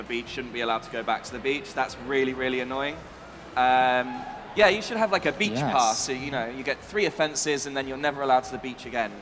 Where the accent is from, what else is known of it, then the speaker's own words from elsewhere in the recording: Newquay, South West England, United Kingdom; I'm from Newquay